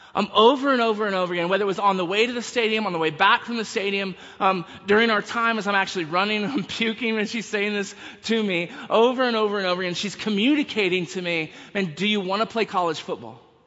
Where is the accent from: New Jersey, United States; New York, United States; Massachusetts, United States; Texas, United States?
Texas, United States; I begin there saying that and making that claim as a Texan. I see Texas friends in the back who threatened to leave. And I warned them. I grew up in Texas.